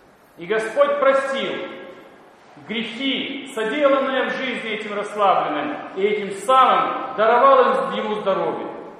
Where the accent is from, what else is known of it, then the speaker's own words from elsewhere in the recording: Kyiv, Ukraine; Мы с вами знаем об этом, особенно большинство наших прихожан, коренные киевляне